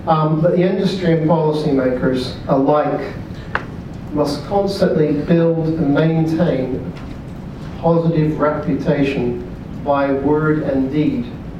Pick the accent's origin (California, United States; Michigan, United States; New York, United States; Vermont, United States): California, United States; I come from California, so I come from the fount of world ignorant NIMBYism.